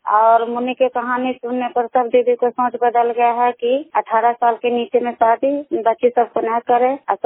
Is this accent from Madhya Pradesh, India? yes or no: no; Nalanda, Bihar, India; घर कल्याणपुर वाली गलसी पंचायत प्रखंड चंद जिला नंदा का निवासी हूँ।